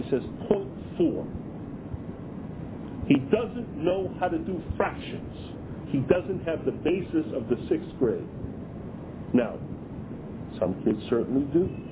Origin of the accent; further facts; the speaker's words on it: Chelsea, Massachusetts, United States; born there; I was born in Chelsea, okay? So I know something about Chelsea, and I know what went on.